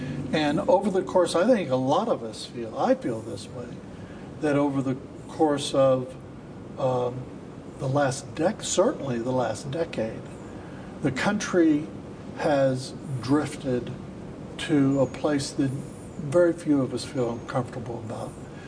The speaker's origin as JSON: {"language": "English", "country": "United States", "said": "you know, I'm an American, a former director of the United States Mint."}